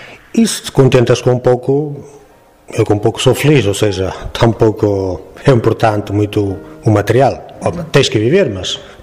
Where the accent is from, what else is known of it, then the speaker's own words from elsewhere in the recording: Barcelos, Norte, Portugal; now in Pontevedra, Spain; sempre procuro dizer de onde venho, de onde sou, as minhas raízes, porque jamais me avergonharia disso.